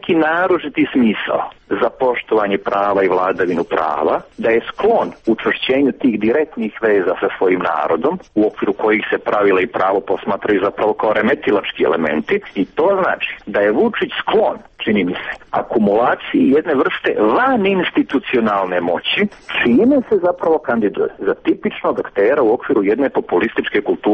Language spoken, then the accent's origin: Serbian; Serbia; ovdje kod nas u Srbiji